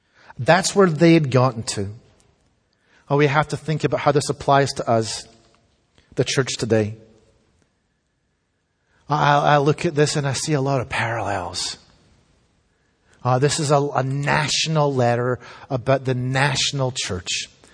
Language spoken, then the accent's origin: English; Scotland, United Kingdom; I'm British. I'm Scottish. I'm born in the UK. So I'm from Great Britain. My passport, my British passport, tells me that I'm a subject. I'm not a citizen. See, I was born under a monarchy.